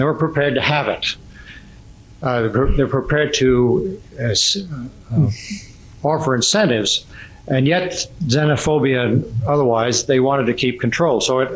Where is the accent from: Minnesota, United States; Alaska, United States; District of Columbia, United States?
District of Columbia, United States; Washington; I'm from Washington, D.C., and more or less retired.